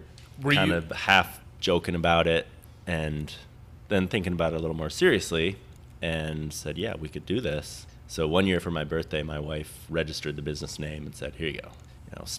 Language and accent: English; Rochester, New York, United States; where I was growing up in Rochester, New York, there was a store called Beers of the World.